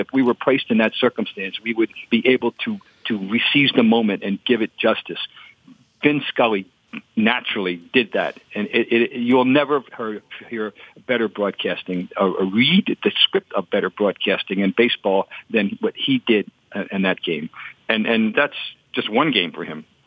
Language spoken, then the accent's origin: English; New Jersey, United States; Well, I grew up in New Jersey, as you know, and I remember him as the Dodger, voice Dodger, the Dodgers, WOR.